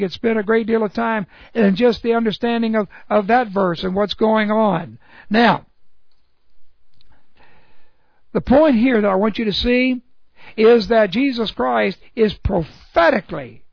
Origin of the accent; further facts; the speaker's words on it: Hollywood, California, United States; I am from Hollywood, I am from California, I am from the United States.